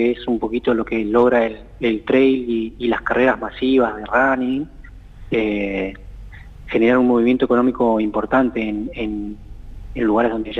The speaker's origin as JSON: {"language": "Spanish", "town": "San Martín de los Andes", "region": "Neuquén", "country": "Argentina", "tie": "born there", "said": "empezó con la pista, desde muy chico, a los 13 años, en San Martín de los Andes. Nací en San Martín de los Andes y empezó como un juego."}